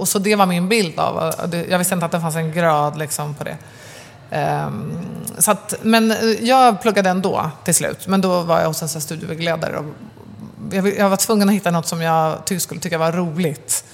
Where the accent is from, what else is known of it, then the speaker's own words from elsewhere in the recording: Åkersberga, Stockholm County, Sweden; Ja, jag är uppvuxen i Åkersberga, norr om Stockholm.